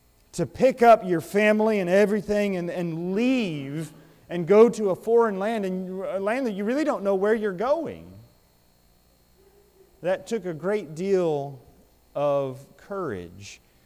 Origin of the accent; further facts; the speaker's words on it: California, United States; When I was growing up in California, sometimes you'd see on the news there's these police pursuits.